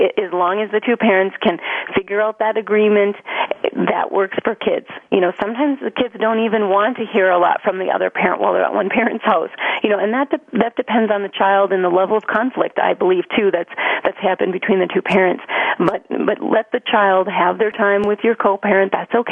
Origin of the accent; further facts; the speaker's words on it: Colorado, United States; we're from Colorado, so if you think of skiing